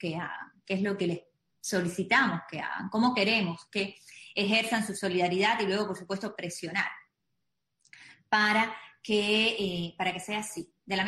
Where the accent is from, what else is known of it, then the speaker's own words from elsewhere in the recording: Cuba; si tomamos acción como ciudadanos cubanos dentro y fuera de la isla